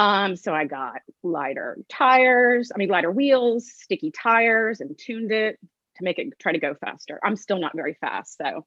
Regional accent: Dallas, Texas, United States; I was born and raised in Dallas. I'm an only child.

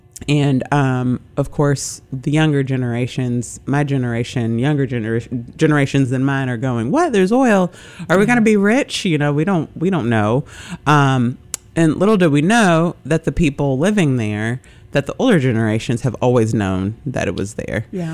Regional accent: Memphis, Tennessee, United States; born there; so my background, I was born in Memphis, but my mother's from St. James, Louisiana. I spent most of my summers there as a child.

